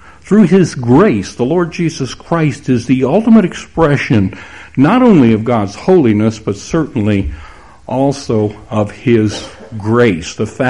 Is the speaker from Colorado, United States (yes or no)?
no; Texas, United States; Since I'm from Texas, I guess it's all right if I tell you a Texas story.